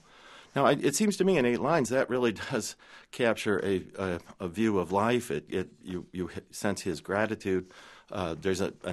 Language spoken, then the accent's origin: English; Detroit, Michigan, United States; I grew up in Detroit, and every time I return to the city, that feeling that even if the streets are the same, they're new.